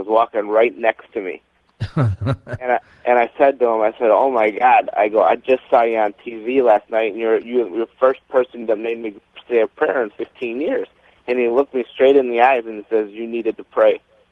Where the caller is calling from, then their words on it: Marco Island, Florida, United States; I'm in Marco Island, Florida.